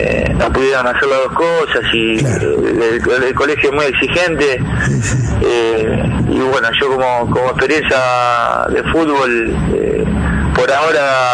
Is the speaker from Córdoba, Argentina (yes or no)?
no; Villa Madero, Buenos Aires Province, Argentina; Sí, yo nací en Villa Madero, en un barrio acá en provincia, sí, en La Matanza. Me crié acá, hice una infancia acá, mi papá italiano. Mi mamá, hija de italiana, de italianos también, una cultura plenamente italiana.